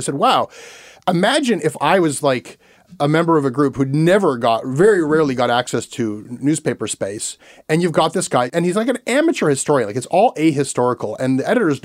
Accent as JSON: {"language": "English", "country": "Canada", "said": "It's even like as a Canadian saying, wow, a figure like this, we need more larger-than-life figures in Canada."}